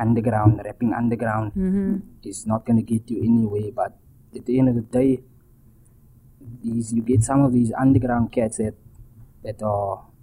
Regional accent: Mitchell's Plain, Western Cape, South Africa; look, I come from Mitchell's Plain, Tafelsig

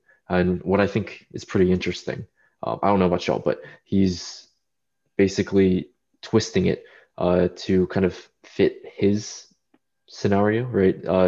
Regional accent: United States; born there; I am an American-born Chinese. For those of you that don't know, my parents came over from China, had a kid. I'm first generation.

